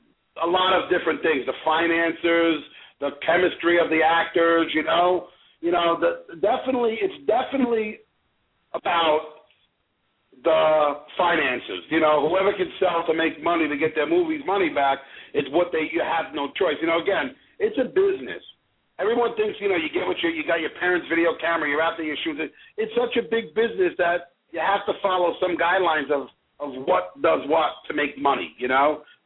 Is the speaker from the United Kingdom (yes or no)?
no; Bronx, New York, United States; This is based on true stories, events, me growing up in the Bronx.